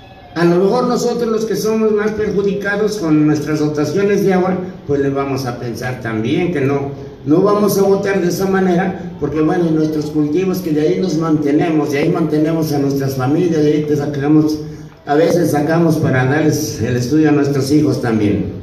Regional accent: Moyotepec, Morelos, Mexico; van a llegar a mi pueblo, Moyotepec

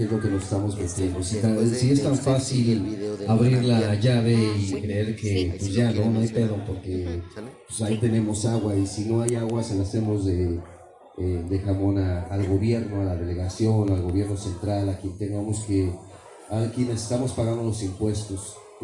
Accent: Mexico City, Mexico; Para nosotros como chilangos, como...

